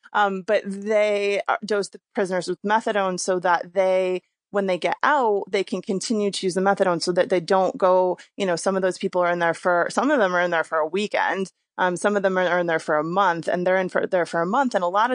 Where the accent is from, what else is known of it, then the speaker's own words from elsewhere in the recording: United States; So we're definitely as a culture, as an American culture, we're definitely a lot, a lot more shame-based in terms of addiction.